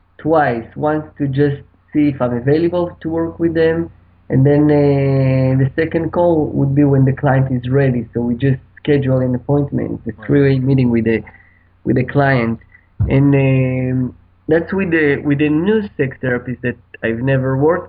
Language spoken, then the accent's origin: English; Israel; I was born and raised in Israel.